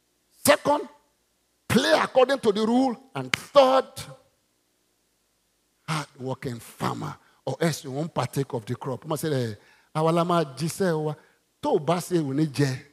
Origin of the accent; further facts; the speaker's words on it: Côte d’Ivoire; I wanted to be a farmer before I came from Ivory Coast. When I got to my village